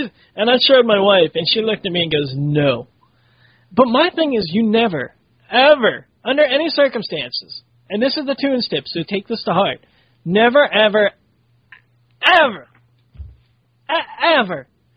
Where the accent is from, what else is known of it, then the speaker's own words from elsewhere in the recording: Pittsburgh, Pennsylvania, United States; I know I crap on Cleveland sports all the time, but that's because I'm from Pittsburgh.